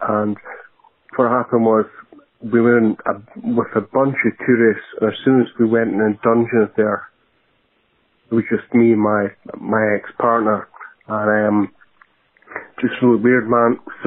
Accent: Scotland, United Kingdom; I'm from Scotland.

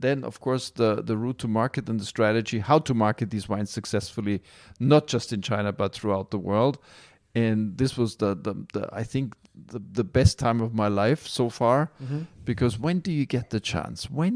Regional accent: Austria; now in California, United States; I grew up in Austria and in Europe, conservative schools and trained and, you know, Catholic

